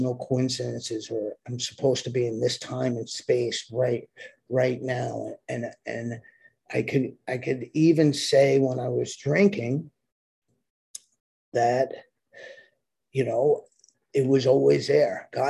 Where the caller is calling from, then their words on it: Puerto Rico; I live in Puerto Rico. I'm calling from Puerto Rico